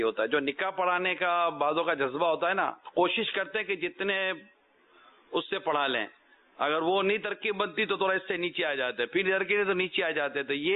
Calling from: Karachi, Sindh, Pakistan; جی ہم کراچی سے بول رہے ہیں

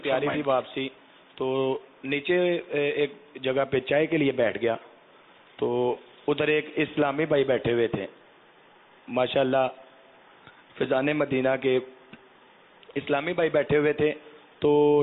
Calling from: Sialkot, Punjab, Pakistan; سیالکوٹ سے عرض کر رہا ہوں.

